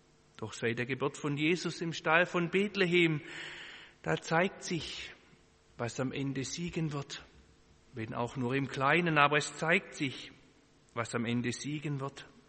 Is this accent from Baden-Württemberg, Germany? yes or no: yes; Baden-Württemberg, Germany; Als Schwabe beneide ich sie da in Bayern.